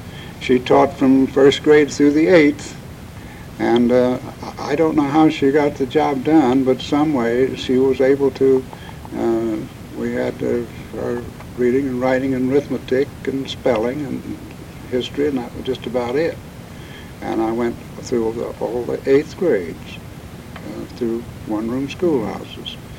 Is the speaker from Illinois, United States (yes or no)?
yes; Champaign, Illinois, United States; now in Decatur, United States; Yes, I was born in Champaign, Illinois. I lived the first 24, 25 years on a farm. And in 1927, we moved to Decatur. And we've lived here ever